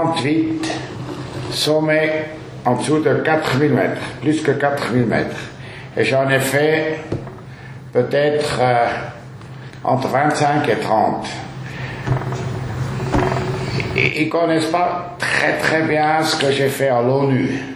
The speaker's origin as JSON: {"language": "French", "town": "Kandersteg", "region": "Bern", "country": "Switzerland", "second_language": "French", "said": "tout le monde sait que je viens de Kandersteg, tout le monde sait que j'ai fait 3 ans à l'école supérieure de commerce à la Neuville, j'essaye de parler le français avec un français fédéral de Kandersteg"}